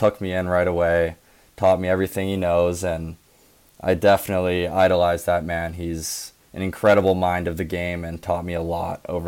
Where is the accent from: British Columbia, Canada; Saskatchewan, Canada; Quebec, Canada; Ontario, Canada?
British Columbia, Canada; North Vancouver; Exactly, North Vancouver. Little, let's say 15-20 minutes from downtown.